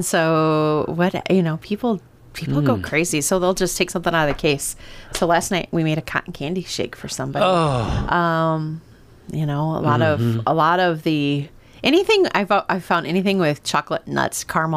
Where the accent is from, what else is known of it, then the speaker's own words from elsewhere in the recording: Osage, United States; I grew up in Osage, and all my siblings are... A lot of my siblings are in the Arkansas, Missouri area.